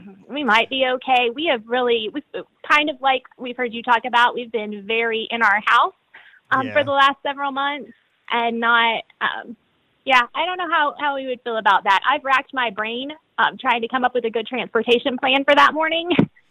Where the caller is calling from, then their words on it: Bentonville, Arkansas, United States; We're calling from Bentonville, Arkansas.